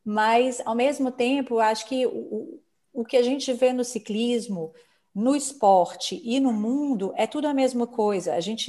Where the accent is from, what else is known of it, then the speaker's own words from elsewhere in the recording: Belo Horizonte, Minas Gerais, Brazil; moved away as an adult; now in Lausanne, Switzerland; Então eu mudei do Brasil de Belo Horizonte para Lausanne em janeiro de 2009.